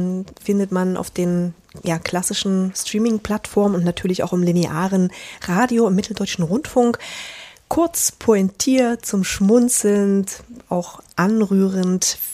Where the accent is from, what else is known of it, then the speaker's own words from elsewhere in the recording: Dresden, Saxony, Germany; in meiner alten Heimatgemeinde in Dresden-Prohlis.